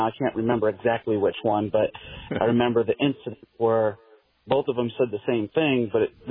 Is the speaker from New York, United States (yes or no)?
no; Pennsylvania, United States; born there; now in Idaho, United States; But now I live in Idaho. I was born living in Pennsylvania